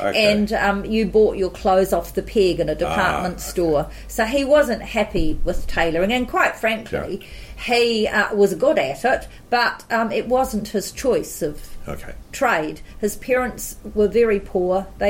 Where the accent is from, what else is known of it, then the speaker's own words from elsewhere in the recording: Palmerston North, Manawatū-Whanganui, New Zealand; I was born and raised and educated in Palmerston North.